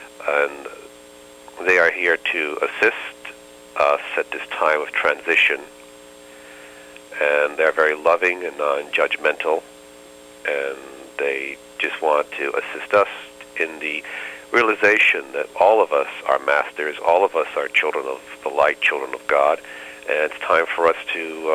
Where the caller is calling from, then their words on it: Nyack, New York, United States; I'm calling from Nyack, New York, which is in the Hudson Valley.